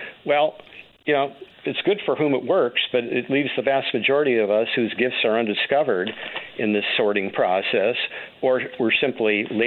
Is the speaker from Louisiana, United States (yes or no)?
no; North Dakota, United States; I was from North Dakota.